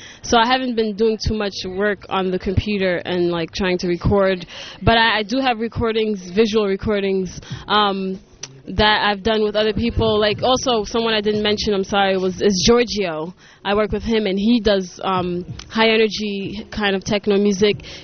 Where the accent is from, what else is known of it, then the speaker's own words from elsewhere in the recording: Long Island, New York, United States; also born or lived in Paris, France; now in Hudson, United States; I was born in Paris, France, until I was about 6 years old, and then I moved to Long Island with my family and for about 6 years, and now I live in Hudson, New York, and I've been living here for about 12 years.